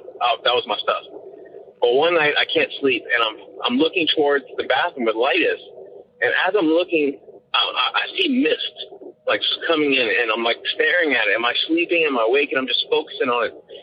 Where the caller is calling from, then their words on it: Lafayette, Louisiana, United States; I'm calling from Lafayette, Louisiana.